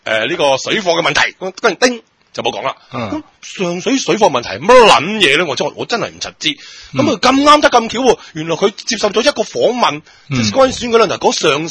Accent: Hong Kong; 搞到我哋港人冇奶用咁上下啦

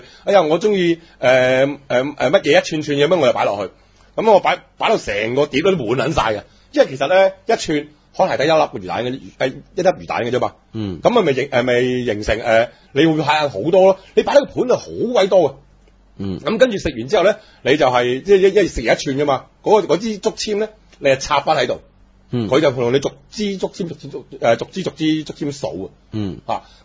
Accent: China; 你知我哋中國人㗎啦，係咪先

